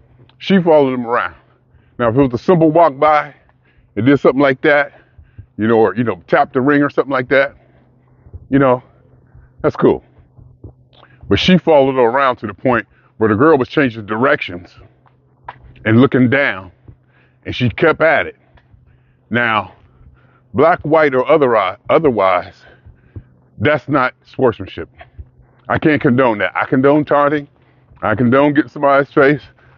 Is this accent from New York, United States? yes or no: no; Ohio, United States; But, I mean, I came from Ohio. It was only black and white. That's all the people's out there.